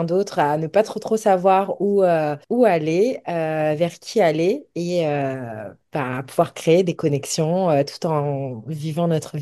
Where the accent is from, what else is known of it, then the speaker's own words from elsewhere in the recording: Comoros; now in Toronto, Canada; Alors moi, de base, je suis comorienne.